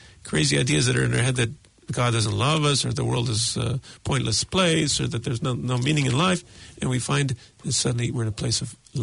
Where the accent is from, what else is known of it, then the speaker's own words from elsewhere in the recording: United States; I was raised in America of Greek background.